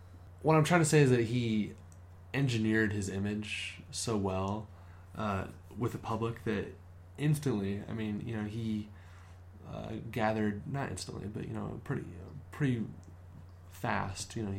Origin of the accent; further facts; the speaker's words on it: United States; Like, I mean, as an American, you know, well, really as just anybody